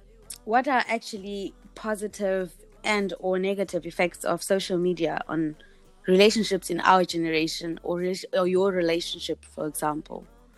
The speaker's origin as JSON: {"language": "English", "region": "Bulawayo", "country": "Zimbabwe", "said": "I come from Bulawayo, and there's a lot of intertribal relationships there, like Shona Ndebele and other tribes"}